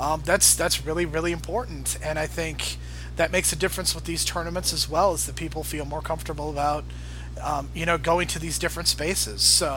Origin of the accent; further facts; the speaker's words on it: Chicago, Illinois, United States; I mean, I'm from Chicago. That's Illinois.